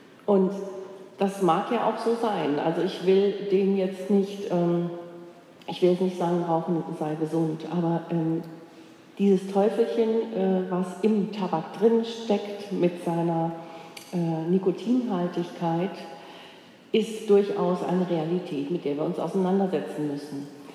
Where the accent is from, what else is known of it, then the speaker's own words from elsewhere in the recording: Cologne, North Rhine-Westphalia, Germany; Ich komme aus Köln